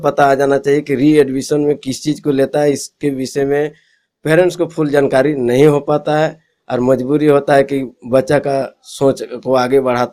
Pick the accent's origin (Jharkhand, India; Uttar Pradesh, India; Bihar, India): Jharkhand, India; Dumri; हमारे गिरिडीह लोकसभा के अंतर्गत में हम डुमरी विधानसभा से आते हैं